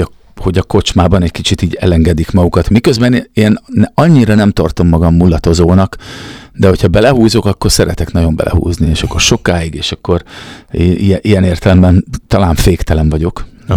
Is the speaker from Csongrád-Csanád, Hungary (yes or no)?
yes; Algyő, Csongrád-Csanád, Hungary; Ugye szegediek vagyunk, Szeged környékén, Algyőn